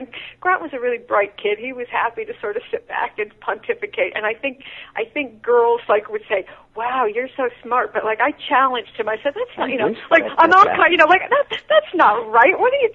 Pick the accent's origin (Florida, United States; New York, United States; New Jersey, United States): New York, United States; when I grew up in New York, I was very academic.